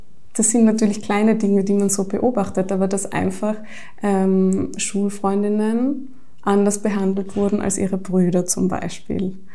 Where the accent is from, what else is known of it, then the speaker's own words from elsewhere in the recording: Carinthia, Austria; moved away; weil ich Kärntnerin bin und jetzt schon sehr lange nicht mehr in Kärnten lebe, aber mich das schon sehr geprägt hat, meine Kindheit und Jugend. Bin in einer sehr liberalen Familie aufgewachsen